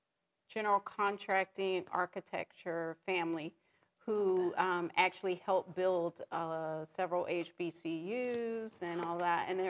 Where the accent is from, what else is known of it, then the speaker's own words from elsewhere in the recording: Savannah, Georgia, United States; I am a native Savannian. Born and raised in Savannah, Georgia, the city by the sea, and my favorite place to be in Georgia